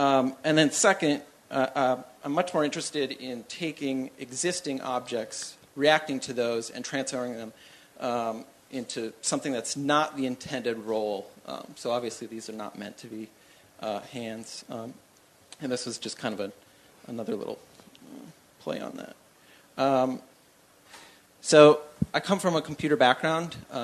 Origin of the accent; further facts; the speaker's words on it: Minnesota, United States; now in Baltimore, United States; I come from Minnesota.